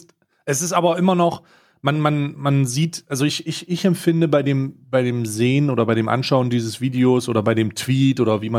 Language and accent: German; East Germany, Germany; als Bewohner oder Mitglied der Gemeinschaft da oder der als Ostdeutscher selber